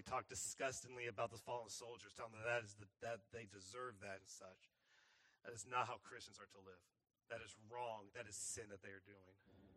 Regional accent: United States; And yes, I am an American, and yes, I love this country.

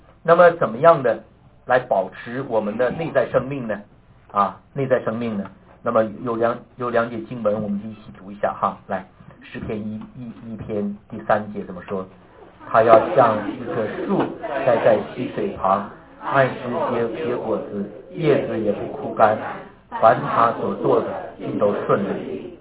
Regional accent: northern China, China; 我刚来的时候，我和太太就在我家那散步，因为我们都是北方人，很少看到这个那个棕榈树

